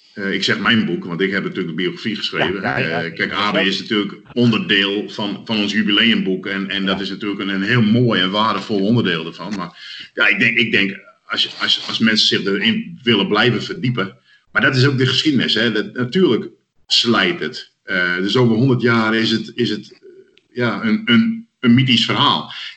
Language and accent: Dutch; Rottevalle, Friesland, Netherlands; Vanuit Rottevallen, waar ik opgegroeid ben, gingen we daar naartoe.